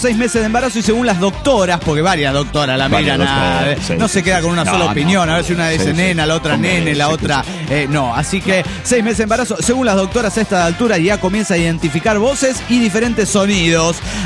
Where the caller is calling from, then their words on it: Pergamino, Buenos Aires Province, Argentina; de Pergamino.